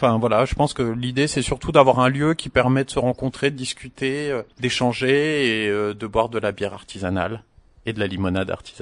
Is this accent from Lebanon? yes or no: yes; Lebanon; moi je suis libanais, c'était l'époque des révolutions au Liban.